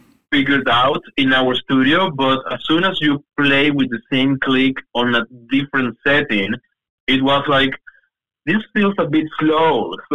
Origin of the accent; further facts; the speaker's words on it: Venezuela; English is a second language; now in New Zealand; I'm from Venezuela.